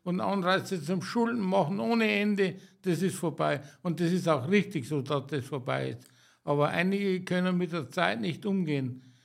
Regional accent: Bavaria, Germany; als Bayer, als Landwirt, die meisten Stimmen.

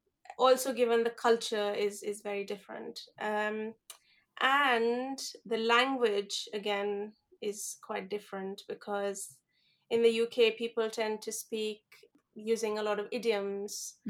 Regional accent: India; I come from India and there are no buttons. You just cross the road.

